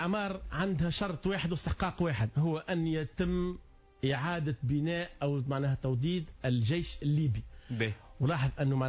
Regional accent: Tunisia; لو بيرسونيل بوليتيك اللي عندنا في تونس ما يفهمش لا في الجو السياسية لا حتى شيء

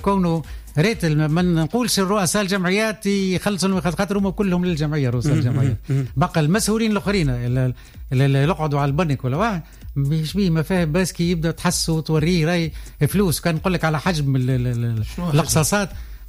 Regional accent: Tunisia; كلنا جينا من تونس وكلنا جينا من رحم معناها جمعيات عريقة

